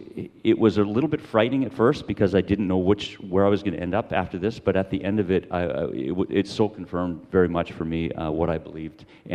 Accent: North Vancouver, British Columbia, Canada; Born and raised in Vancouver, North Vancouver specifically.

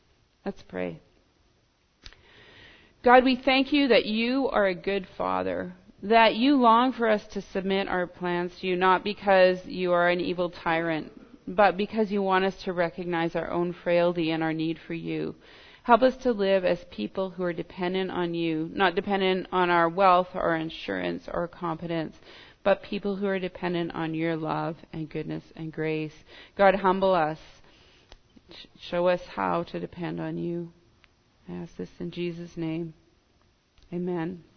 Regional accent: Canada; I can presume so many of those things as a Canadian.

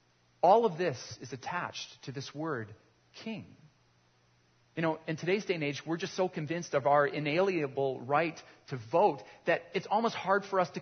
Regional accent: Canada; Now, growing up in Canada, if you're like me, you might be able to conclude that you're somewhat of an expert on kings and queens

